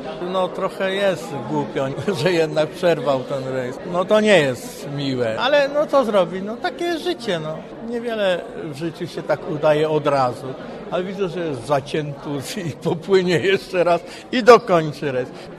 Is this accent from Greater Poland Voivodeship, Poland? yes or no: yes; Kalisz, Greater Poland Voivodeship, Poland; mówiłem, że jestem z Kalisza